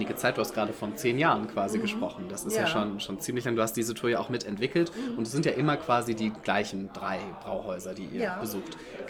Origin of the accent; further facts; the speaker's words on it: North Rhine-Westphalia, Germany; Ich komme nicht aus dem Rheinland, also ich kenne das so in der Form nicht. Ich komme aus einer kleinen Stadt zwischen Wuppertal und Hagen.